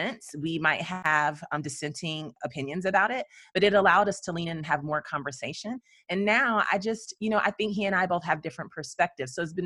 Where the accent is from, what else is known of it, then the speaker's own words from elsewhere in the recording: the South, United States; I was raised in the South.